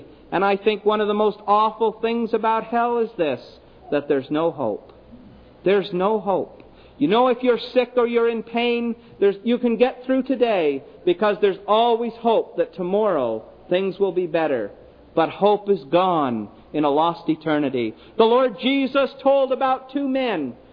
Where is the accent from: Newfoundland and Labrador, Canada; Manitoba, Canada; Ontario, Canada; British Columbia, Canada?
Ontario, Canada; Smiths Falls; my hometown of Smiths Falls some years ago. We live on the Rideau River, and it's quite a resort area, quite an area for boating and the Rideau Waterway and so on.